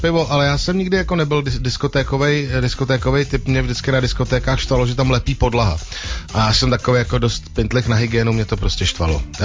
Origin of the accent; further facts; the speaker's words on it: Kolín, Central Bohemian Region, Czechia; já jsem z Kolína, dělal jsem gymnázium v Kutný Hoře, chodil jsem do Dechovky